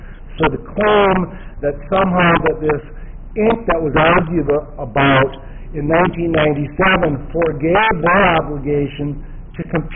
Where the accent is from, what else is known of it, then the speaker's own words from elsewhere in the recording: Banner, Wyoming, United States; I'm an attorney from Banner, Wyoming.